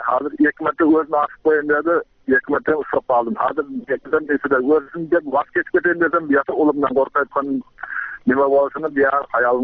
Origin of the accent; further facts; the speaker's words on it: Jizzakh Region, Uzbekistan; Men Jizzax obodidan … 65-yilda tug'ilganman.